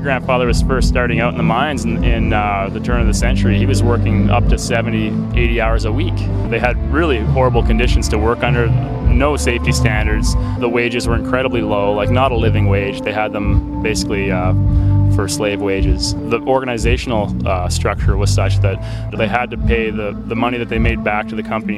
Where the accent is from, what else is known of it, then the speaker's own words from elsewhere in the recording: Nova Scotia, Canada; now in Winnipeg, Canada; I live in Winnipeg. I'm originally from Cape Breton Island